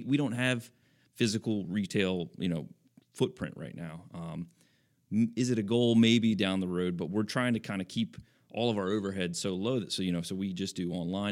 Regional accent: Brownsville, United States; So I've known Steve growing up in Brownsville.

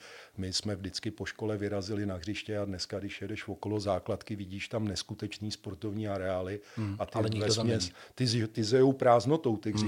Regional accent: Prague, Czechia; To mi bylo těch 16, asi 17, protože na zábavě jsem dostal jako Pražák vždycky na držku

